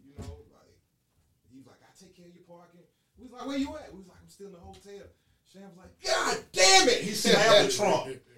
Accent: West Point, Georgia, United States; also born or lived in LaGrange; like I said, I was born in LaGrange, but I moved in West Point, like, 04, 05, shit like that.

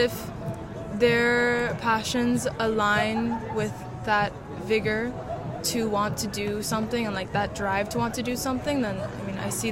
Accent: Miami, Florida, United States; Yeah, I'm from Miami.

